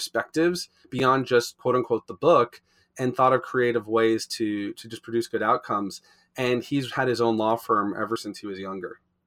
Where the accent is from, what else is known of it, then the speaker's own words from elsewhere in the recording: Miami, Florida, United States; We grew up in Miami and in the Aventura area